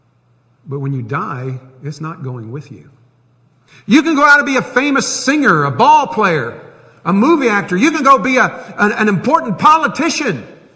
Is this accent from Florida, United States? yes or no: yes; Tampa, Florida, United States; You know, I grew up in the city. I grew up in Tampa.